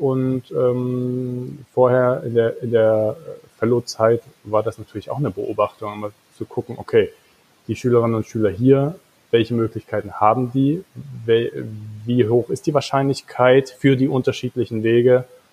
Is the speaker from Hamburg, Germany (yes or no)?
no; Meissen, Saxony, Germany; Susanne kommt aus Dresden, ich komme aus Meißen, nicht weit weg davon. Und sind beide in einer Zeit aufgewachsen, die ja auch die kurz nach der Wende war in den 90er Jahren